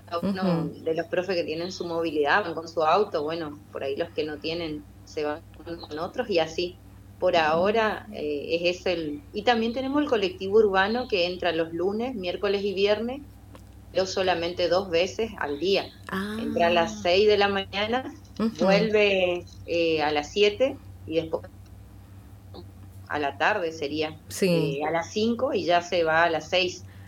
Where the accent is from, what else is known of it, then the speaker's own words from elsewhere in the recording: Posadas, Misiones, Argentina; Sí, de Posada. Es todos los días a 40 kilómetros de ida, 40 de vuelta